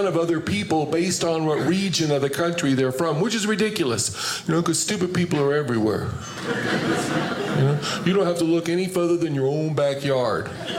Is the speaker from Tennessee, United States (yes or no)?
yes; Nashville, Tennessee, United States; I'm from Nashville, Tennessee.